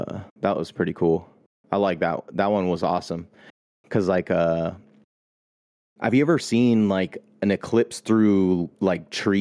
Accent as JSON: {"language": "English", "country": "Philippines", "said": "I don't care. I'm Filipino. Those Japanese oppressors, man."}